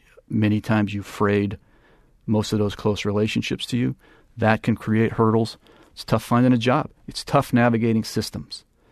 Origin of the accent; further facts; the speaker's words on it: Ashland, California, United States; I grew up there in Ashland. Arguably, it's a working-class community without the work that used to be there when I was a kid.